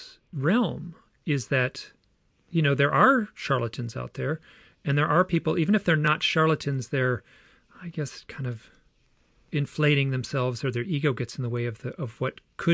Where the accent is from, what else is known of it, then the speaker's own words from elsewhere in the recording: Michigan, United States; I was born and raised in Michigan, and there's kind of this Midwestern kind of like, oh, don't you dare try to be the center of attention kind of headspace in the culture I grew up in.